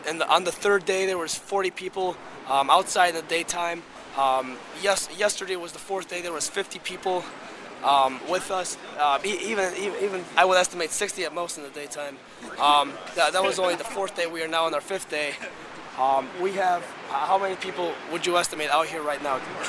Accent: Illinois, United States; I'm from the northwest suburbs

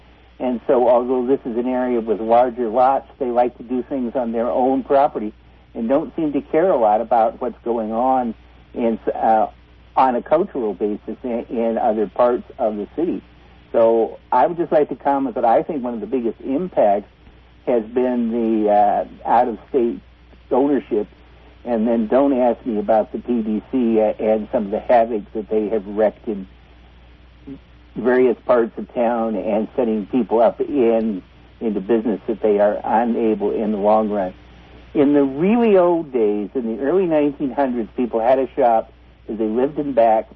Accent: Portland, Oregon, United States; I was born and raised in Portland, and so I was born, I'm 68 now, so I remember downtown Portland in the 1940s

